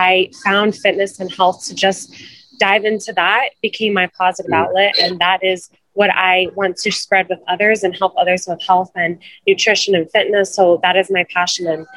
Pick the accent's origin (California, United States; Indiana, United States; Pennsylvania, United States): Pennsylvania, United States; I'm from Lehigh Valley area, Pennsylvania, Bethlehem, Allentown area.